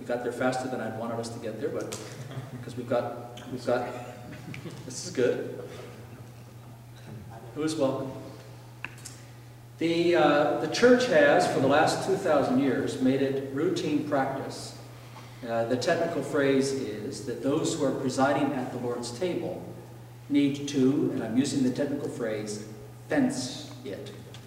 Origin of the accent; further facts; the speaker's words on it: Ecuador; where I grew up in Ecuador, you had to be baptized.